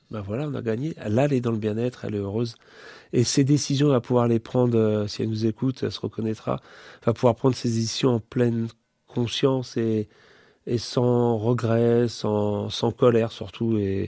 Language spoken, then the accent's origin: French; Châtellerault, Nouvelle-Aquitaine, France; je suis de Châtellerault.